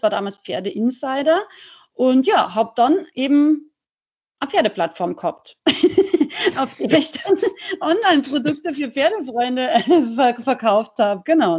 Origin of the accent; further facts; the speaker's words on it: Salzburg, Austria; now in Unterhaching, Germany; Also ich bin ursprünglich aus Rauches, aber lebe schon ganz lange in Unterhaching bei München.